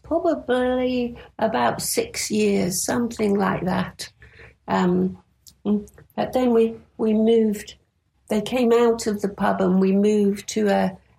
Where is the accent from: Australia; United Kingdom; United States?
United Kingdom; Wakefield, Yorkshire and the Humber; born there; also born or lived in Knottingley; I was born in Wakefield in West Yorkshire.